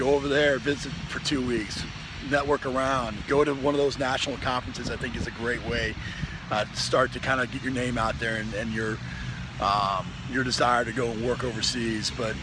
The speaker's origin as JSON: {"language": "English", "town": "Kansas City", "region": "Missouri", "country": "United States", "tie": "born or raised there", "said": "Again, Kansas City, if you ever have a chance to come to this city, it's my hometown, where I'm from, and just think the world of it."}